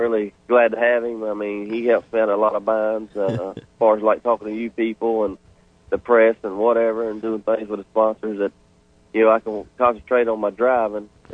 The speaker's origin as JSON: {"language": "English", "region": "Florida", "country": "United States", "tie": "born or raised there", "said": "Yeah, I grew up here in Florida, raced in, you know, Florida most of all my life until I started traveling a little bit."}